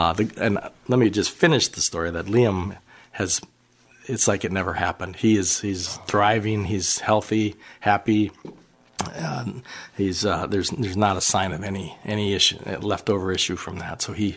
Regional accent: Moorhead, Minnesota, United States; also born or lived in St. Paul, United States / Foxholm, United States; Well, I moved around a little bit. My dad was a Lutheran pastor, so we lived in St. Paul as he was going through school, and then up in the Moorhead area. There's a small community called Foxholm. We lived in that, and then moved to Moorhead

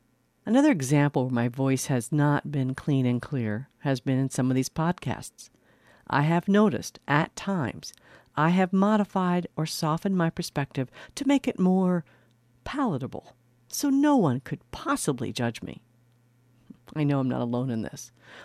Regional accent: East Coast, United States; moved away as an adult; now in Minnesota, United States; I grew up in the East Coast, so when I moved to Minnesota after college, I got a lot of feedback about my voice being a bit too strong for the Minnesotans.

